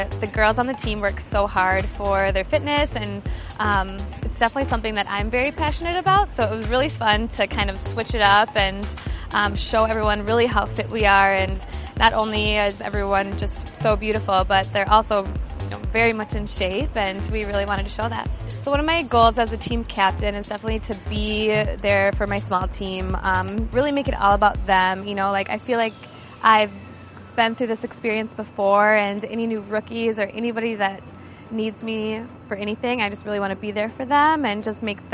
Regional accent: Minneapolis, Minnesota, United States; I'm from Minneapolis, Minnesota, and this is my fifth season as an MVC.

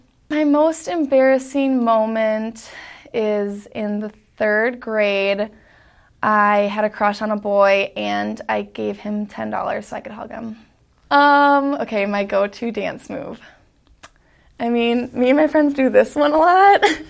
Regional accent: Prescott, Wisconsin, United States; I'm from Prescott, Wisconsin, and this is my rookie year on the team.

